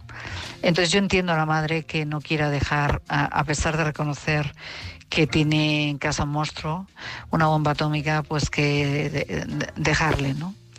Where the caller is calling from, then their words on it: Madrid, Community of Madrid, Spain; de Madrid.